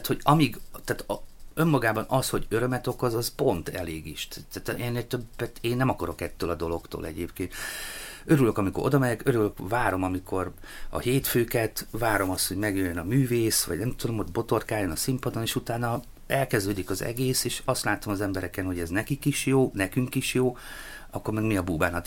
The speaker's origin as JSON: {"language": "Hungarian", "country": "Hungary", "said": "tehát magyarországi színészként, vagy magyarként"}